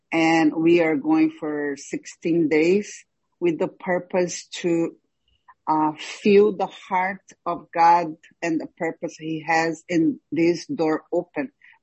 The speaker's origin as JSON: {"language": "English", "country": "Brazil", "said": "I came recently from Brazil, from establishing a house of prayer in my own house out there in my own town."}